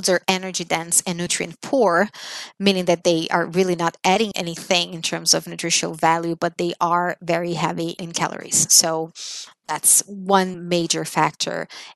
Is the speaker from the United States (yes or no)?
no; Brazil; I grew up in Brazil, and when I was a child